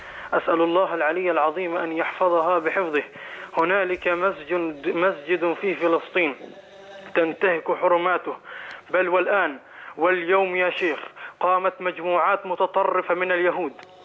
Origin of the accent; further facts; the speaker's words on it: Palestine; ممنوع الدخول إلى المسجد الأقصى، وأريد منكم أن أوجه رسالة إلى المسجد الأقصى وأنا ابن فلسطين،